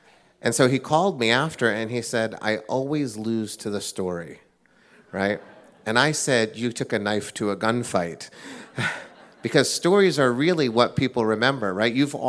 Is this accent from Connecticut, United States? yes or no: yes; West Hartford, Connecticut, United States; We had a budget crisis in my hometown of West Hartford, Connecticut last year